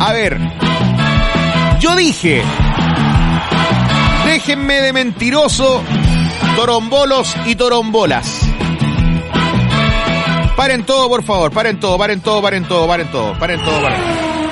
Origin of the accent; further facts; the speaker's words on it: Chile; Somos chilenos, ¿cómo no vamos a encontrar alguna forma? Siempre el chileno busca alguna forma de poder economizar